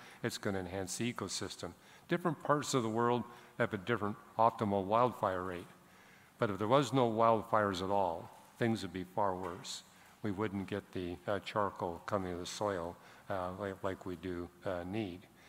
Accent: British Columbia, Canada; Where I grew up in British Columbia, the average wildfire rate was every year.

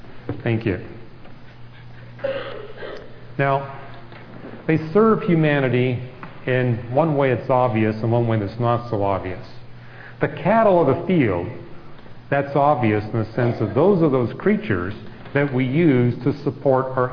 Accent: Canada; And again, I grew up in Canada, and I would often have, as I was walking to the telescope there, these pack of wolves that would follow me.

